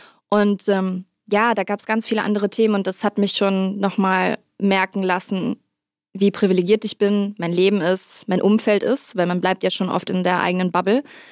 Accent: Rhineland, Germany; Ich komme aus dem Rheinland und bin sehr behütet groß geworden und aber auch im Karneval und in den Schützen aktiv gewesen.

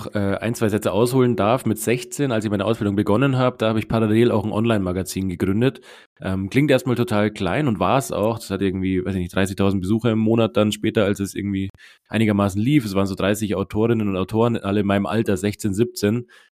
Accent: Munich, Bavaria, Germany; born there; gebürtiger Münchner und bin kürzlich 30 Jahre alt geworden

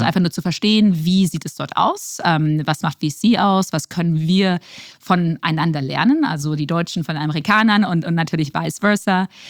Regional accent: Luxembourg; also born or lived in Karst, Germany; Also ich bin geboren in Karst. Das ist ein ganz kleiner Ort in der Nähe von Düsseldorf. Dort bin ich geboren und bin dann irgendwann als Kind nach Luxemburg gezogen und bin dort aufg

